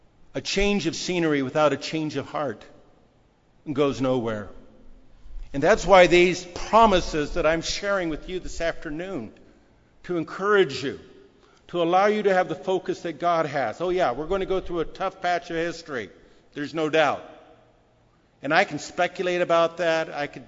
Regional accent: San Diego, California, United States; like I did growing up in San Diego back in 1959.

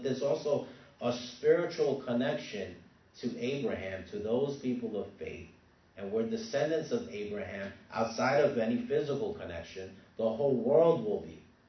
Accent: New York City, New York, United States; I grew up in the Bronx. My parents are Hispanic.

